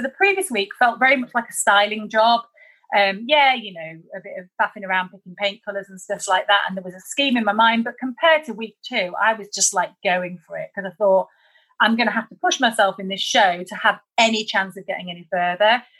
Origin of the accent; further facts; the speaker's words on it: Leeds, Yorkshire and the Humber, United Kingdom; I'm from Leeds